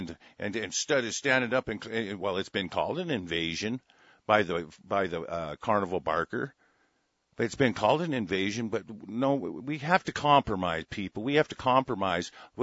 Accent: United States; We are American nationals. We will fucking slaughter communists.

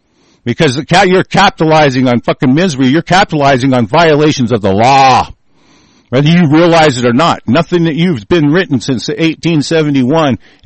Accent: United States; the common law that I am guaranteed as an American national

